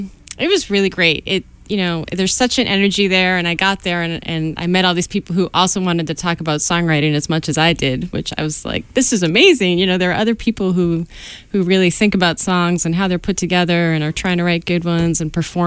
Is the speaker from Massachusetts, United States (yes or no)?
yes; Reading, Massachusetts, United States; I grew up in Reading, Mass.